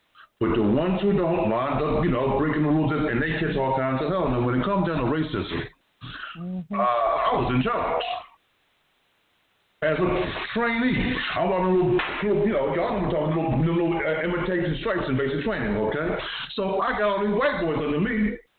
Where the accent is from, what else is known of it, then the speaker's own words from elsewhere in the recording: Baltimore, Maryland, United States; I come from the hard streets of Baltimore City. I was born on Pennsylvania Avenue, lived on Pennsylvania Avenue a couple of times. All along Baker Street was my history, period.